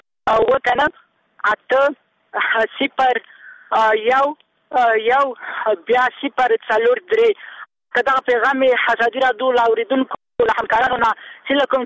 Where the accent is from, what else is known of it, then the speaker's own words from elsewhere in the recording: Kabul, Afghanistan; زه د کابل یم